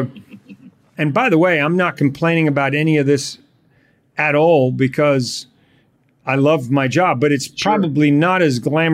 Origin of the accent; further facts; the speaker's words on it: New Zealand; I'm from New Zealand.